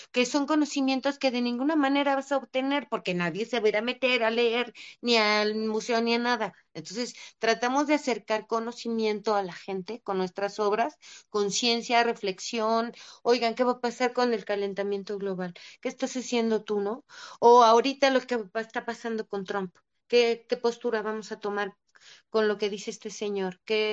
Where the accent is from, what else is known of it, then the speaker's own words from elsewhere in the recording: Mexico; sobre la defensa de nuestra identidad, que somos mexicanos, que tenemos un origen